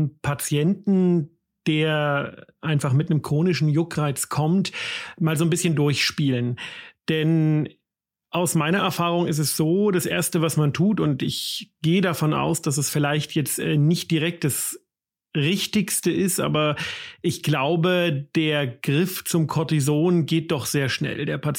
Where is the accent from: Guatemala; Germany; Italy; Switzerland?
Germany; Bei uns in Deutschland ganz modern. Ich weiß nicht, wie es in Österreich ist, aber bei uns ist das gerade genau so ein unschöner Hype.